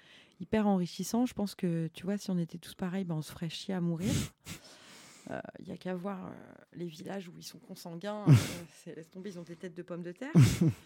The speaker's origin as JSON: {"language": "French", "region": "Île-de-France", "country": "France", "tie": "born or raised there", "said": "je suis née à Paris. Bon, j'ai pas grandi à Paris, j'ai grandi en banlieue, mais je suis née à Paris. Ma première langue, c'était le français."}